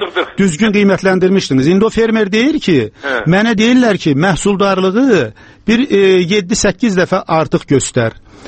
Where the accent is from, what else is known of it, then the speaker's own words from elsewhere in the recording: Salyan, Salyan District, Azerbaijan; mən Salyandan gəlirəm. Deməli, orada bir yaxşı, güclü bir fermer var.